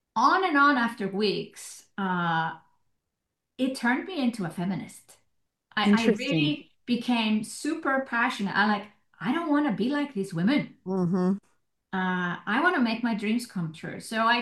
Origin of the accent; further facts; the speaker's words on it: Iceland; English is a second language; Well, I born and raised in Iceland